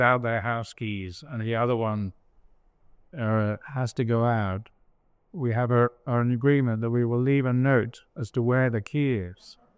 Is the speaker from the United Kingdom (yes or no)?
yes; London, United Kingdom; As you can hear, I'm from the UK. I grew up in London and grew up in a Christian family, deeply imbued with the scriptures from my youth.